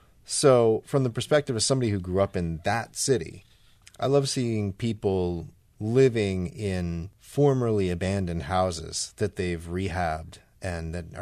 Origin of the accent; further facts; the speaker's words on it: Philadelphia, Pennsylvania, United States; I mean, I grew up in Philly in the 80s, and the whole city just seemed abandoned.